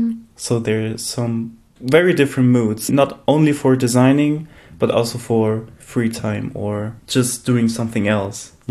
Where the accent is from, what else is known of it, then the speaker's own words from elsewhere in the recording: Galicia, Spain; Because we're from North Spain, from Galicia, they have their own language.